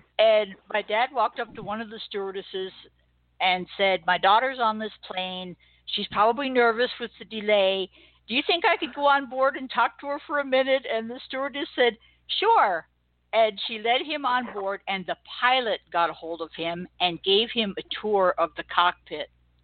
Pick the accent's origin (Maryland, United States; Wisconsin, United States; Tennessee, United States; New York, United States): New York, United States; Long Island; Well, as a kid, I grew up out on Long Island in New York, and we were right in the flight path of Kennedy Airport.